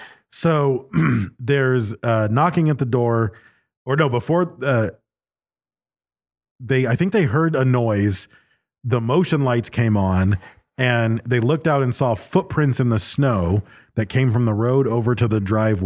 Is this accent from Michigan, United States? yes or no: yes; Michigan, United States; growing up in Michigan, there were certain roads that I would drive on and there were always cars that slipped off those fucking roads into the snowbanks.